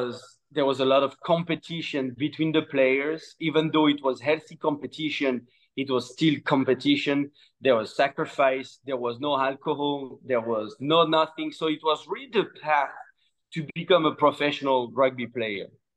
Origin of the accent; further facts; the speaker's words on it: Auvergne-Rhône-Alpes, France; So I'm a Frenchie. I'm from France and you know, close to Lyon.